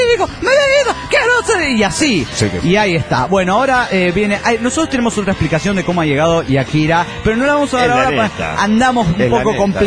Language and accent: Spanish; Santander, Cantabria, Spain; de Santander, España.